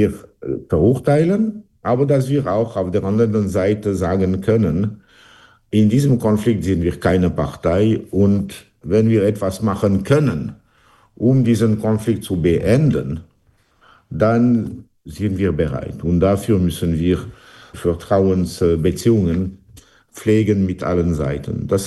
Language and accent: German; Switzerland; Teil unserer Identität ist als Schweizer.